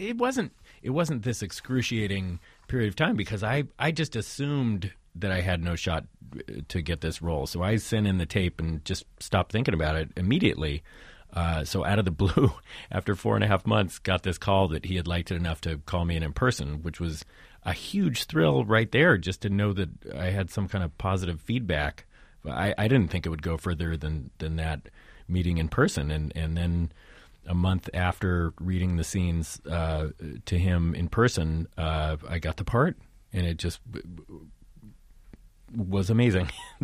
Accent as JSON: {"language": "English", "town": "Modesto", "region": "California", "country": "United States", "said": "I'm from California. There's one very funny scene where all the older men of this family are sitting around talking about cars, watching football, and this is a scene that I experienced in my own personal life in Modesto, California, with my grandpa and all his family."}